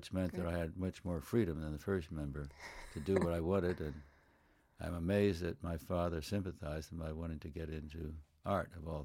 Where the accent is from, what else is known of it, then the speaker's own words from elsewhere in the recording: Port Washington, New York, United States; born there; If the records are correct, I was born in Port Washington, New York.